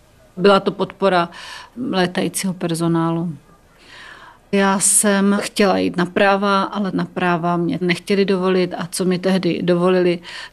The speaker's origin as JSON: {"language": "Czech", "town": "Jindřichov", "region": "Olomouc Region", "country": "Czechia", "tie": "born or raised there", "also_born_or_lived": "Šumperk", "said": "Narodila jsem se v Šumperku. Asi rok jsme žili u babičky, která bydlela v pustých Žibřidovicích. Kousek od tam byla pak vesnice Jindřichov na Moravě. Tam se přestěhovali mý rodiče asi, když mi bylo rok a půl. Žila jsem tam s rodiči asi do svých 14 let."}